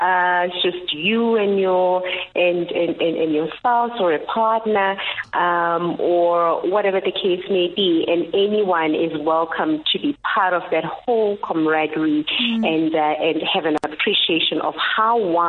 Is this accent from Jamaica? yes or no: no; South Africa; And as proudly South African, we then, you know, we are a member-based campaign.